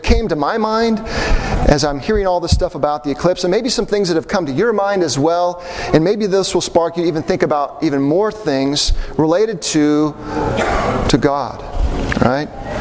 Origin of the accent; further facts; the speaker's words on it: Salem, Oregon, United States; they're always mentioning Salem, Oregon. I'm thinking, I'm from Salem. I just came from there.